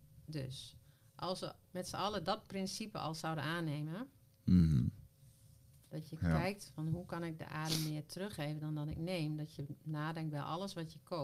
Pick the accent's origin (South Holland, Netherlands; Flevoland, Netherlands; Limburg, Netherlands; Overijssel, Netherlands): Overijssel, Netherlands; Ommen; Ik dacht, ik kom uit Ommen.